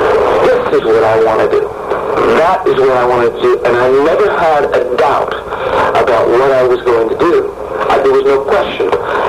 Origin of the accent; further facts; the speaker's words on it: West Orange, New Jersey, United States; I was brought up in New Jersey, about 40 minutes from Manhattan, in a small town called West Orange, with my mother and my grandparents